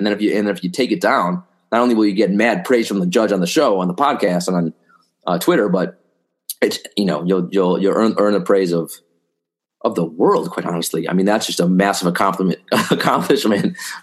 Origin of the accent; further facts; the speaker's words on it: Wisconsin, United States; now in New York, United States; And then I'm from Wisconsin, so compared to Wisconsin, this is nothing. But still, now I've been in New York 12, 13 years